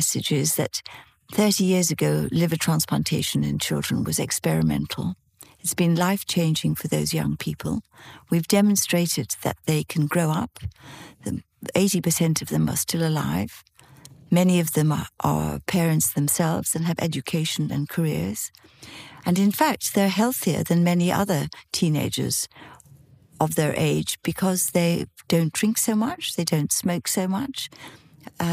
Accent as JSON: {"language": "English", "country": "India", "tie": "born or raised there", "said": "Born and reared in India of Irish parents."}